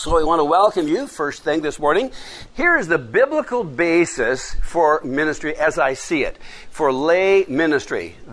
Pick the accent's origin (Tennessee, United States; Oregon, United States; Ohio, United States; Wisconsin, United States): Oregon, United States; Medford; also born or lived in Washington; As I mentioned … I'm from Medford, Oregon. Don't hold that against me. Ducks are okay. And they're all right. I know I moved there from Washington, where everything was dogs